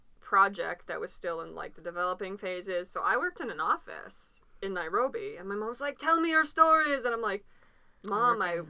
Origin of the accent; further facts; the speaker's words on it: Edmonton, Alberta, Canada; one of my best friends who I grew up with in Edmonton